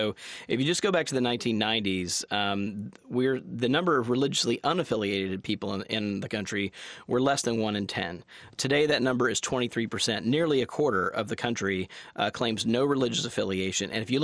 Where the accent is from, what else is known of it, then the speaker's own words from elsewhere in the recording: Mississippi, United States; also born or lived in Atlanta, United States; Well, I'm from Mississippi. I did my graduate work at Emory University, and actually my 1996 moment was actually moving to Atlanta to start my graduate program there.